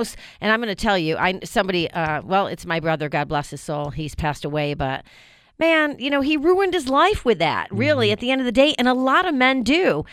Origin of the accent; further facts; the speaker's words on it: New York, United States; I grew up in New York. I grew up Italian, Irish